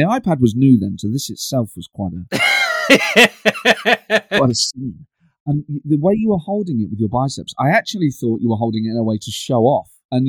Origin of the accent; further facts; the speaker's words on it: Nottingham, East Midlands, United Kingdom; accent: Nottingham; My Nottingham accent is definitely stronger when I've just been to Nottingham. It's like it recharges.